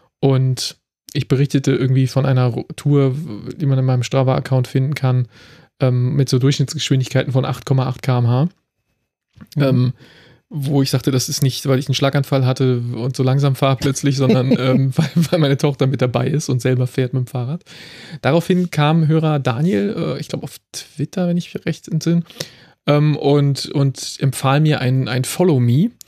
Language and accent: German; Berlin, Germany; obwohl ich aus Berlin bin